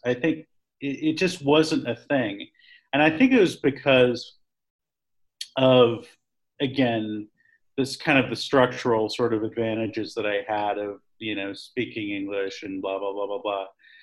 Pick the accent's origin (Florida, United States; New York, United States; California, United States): California, United States; Livermore; growing up in Livermore, like I did, which is a small town in the Bay Area. And back then it was, you know, very small. It was a pretty much a cow town.